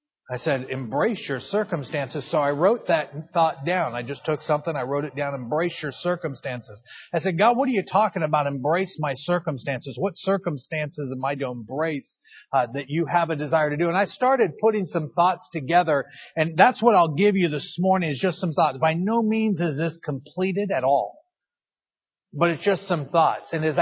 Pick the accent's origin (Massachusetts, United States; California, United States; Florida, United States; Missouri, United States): California, United States; moved away; but we are from California. I'm sorry about that, and I apologize. As soon as I had opportunity to move out of California, I did.